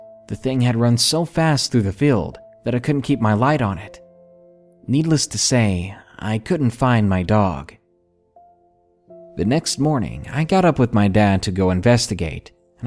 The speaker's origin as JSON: {"language": "English", "region": "England", "country": "United Kingdom", "said": "I'm from England, and my US geography isn't great"}